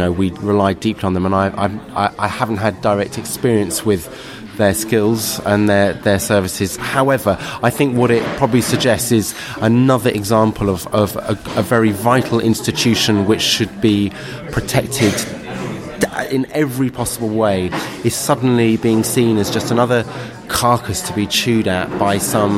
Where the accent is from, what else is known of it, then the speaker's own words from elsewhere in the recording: London, United Kingdom; I grew up in London in this kind of, you know, malaise melting pot of everything and anything, but I don't come from Britain. I'm an Eastern European Jew who's kind of arrived in this country with my own culture